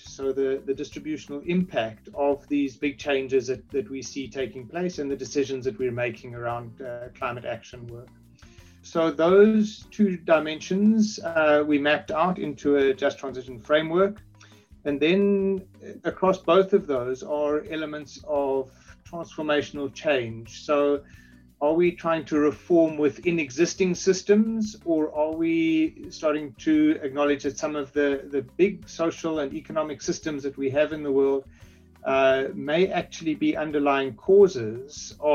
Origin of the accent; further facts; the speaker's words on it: South Africa; I am South African and work from South Africa